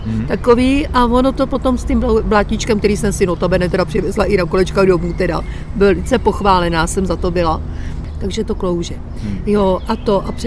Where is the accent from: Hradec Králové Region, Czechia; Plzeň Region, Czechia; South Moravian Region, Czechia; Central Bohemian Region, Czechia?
Plzeň Region, Czechia; Plzeň; já jsem vyrůstala u Bolevci, u Šídlováku